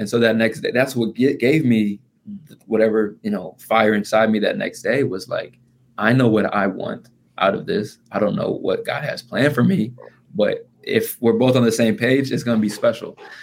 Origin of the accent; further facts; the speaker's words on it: Indiana, United States; I mean, against Indiana Pacers, I'm from Indiana. My family's at the game.